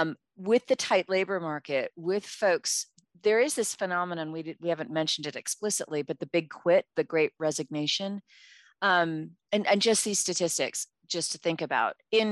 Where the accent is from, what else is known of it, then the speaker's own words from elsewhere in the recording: New York City, New York, United States; I just used a cattle reference and I'm from New York City.